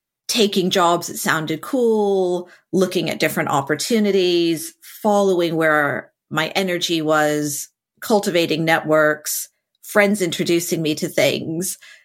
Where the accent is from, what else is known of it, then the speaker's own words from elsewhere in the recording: New Mexico, United States; And I came from New Mexico, where there are no corporates. Nobody does that kind of work.